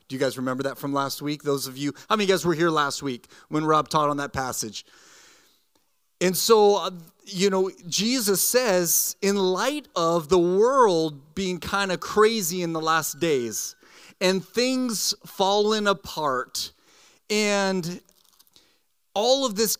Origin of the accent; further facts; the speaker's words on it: Coos Bay, Oregon, United States; We're from Coos Bay, as Frankie mentioned, and I pastor a church down in Coos Bay called Riverview Christian Fellowship.